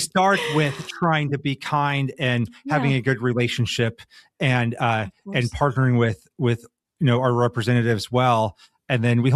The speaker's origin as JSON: {"language": "English", "region": "Nebraska", "country": "United States", "said": "But I come from Nebraska, a much more rural place"}